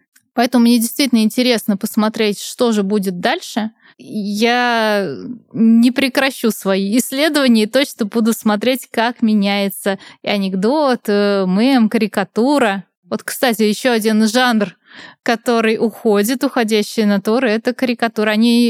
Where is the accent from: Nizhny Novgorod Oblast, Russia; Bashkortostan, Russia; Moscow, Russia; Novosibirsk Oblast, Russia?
Nizhny Novgorod Oblast, Russia; Nizhny Novgorod; я сама из Нижнего Новгорода